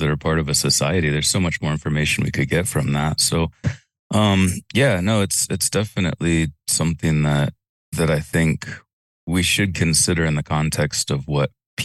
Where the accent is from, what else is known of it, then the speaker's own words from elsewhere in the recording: Ohio, United States; I'm Welsh, all of my ancestors are Welsh, but when people ask me where I'm from, I say Ohio. I don't say that I'm from Wales